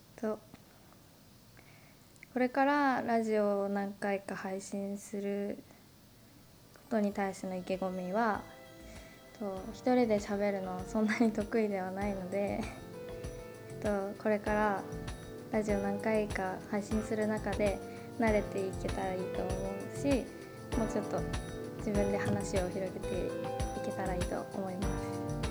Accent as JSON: {"language": "Japanese", "region": "Nagano", "country": "Japan", "moved": "yes", "said": "長野県出身なので海がないのでこっちに来てやっと海が近くなったので、"}